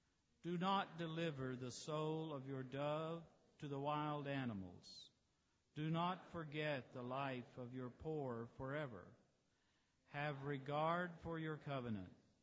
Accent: Birmingham, Alabama, United States; catch a flight that'll take me to Salt Lake City, to Atlanta, Georgia, and to Birmingham, Alabama, my hometown. I'm looking forward to getting home.

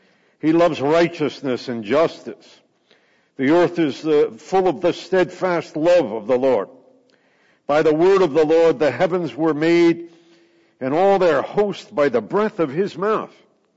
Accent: California, United States; being a Californian who's used to preaching in large Presbyterian churches wearing a Hawaiian shirt, whenever I travel out of California

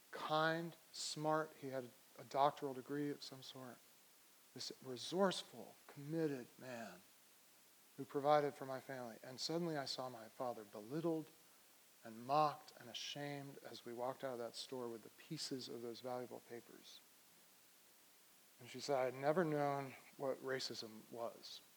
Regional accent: Needham, Massachusetts, United States; if you ask me where I'm from, I think I'm from Needham, even though I actually only lived there during high school, but high school is significant years.

